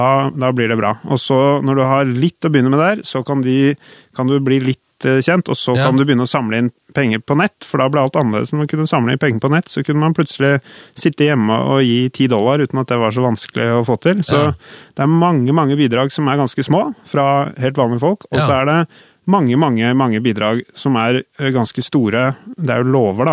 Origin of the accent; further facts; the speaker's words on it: United States; Norwegian is a second language; at vi veldig opptatt av, som amerikaner nå, da, av det personlige og av kranglingen mellom de to.